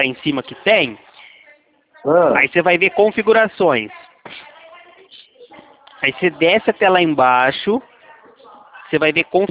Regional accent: Leme, São Paulo, Brazil; eu sou daqui de Leme.

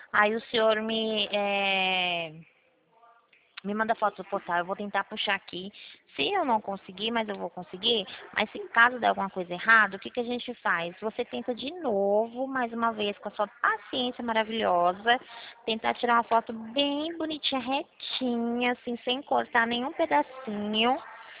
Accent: Ribeirão das Neves, Minas Gerais, Brazil; Eu sou do Ribeirão das Neves.

